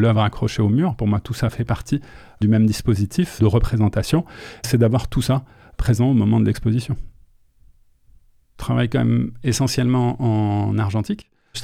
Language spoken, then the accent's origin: French; Algiers, Algiers Province, Algeria; Je sais que c'est des choses que j'avais vues dans mon enfance à Alger.